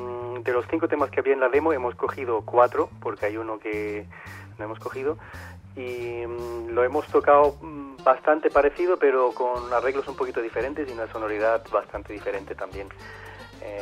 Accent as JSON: {"language": "Spanish", "country": "Germany", "tie": "born or raised there", "also_born_or_lived": "Jerez", "moved": "as an adult", "said": "Sí, yo nací en Alemania. Luego mi origen cultural es palestino y colombiano. Y luego pues yo crecí en Alemania y me eduqué allí. Y a los 20 y pico años pues me fui a Jerez"}